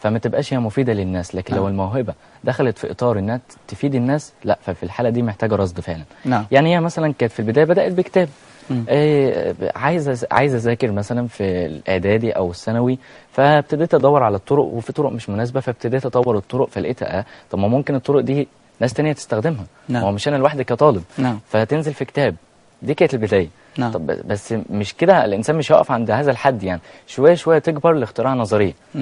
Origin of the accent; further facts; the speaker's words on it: Mansoura, Dakahlia, Egypt; يتكلموا فيه عندنا في المنصوره.